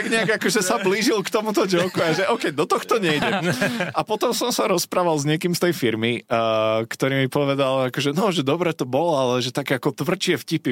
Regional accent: Žilina, Žilina Region, Slovakia; nemám vlasy, pochádzam zo Žiliny.

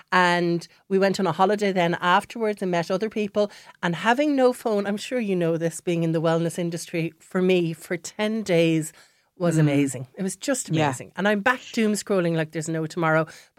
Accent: Ireland; I think as Irish people, we like to do things in packs, don't we?

